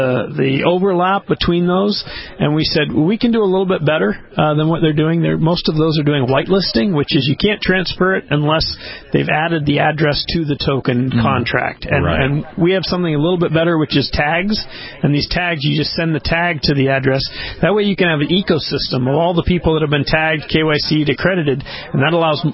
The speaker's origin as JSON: {"language": "English", "region": "Utah", "country": "United States", "said": "Yeah, so I'm actually from Utah."}